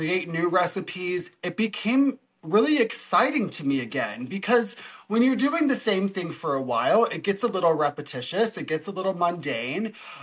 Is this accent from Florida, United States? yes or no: yes; Florida, United States; I grew up in Florida, which most people probably don't think of it as the South, but it's as South as you can get when you think about America.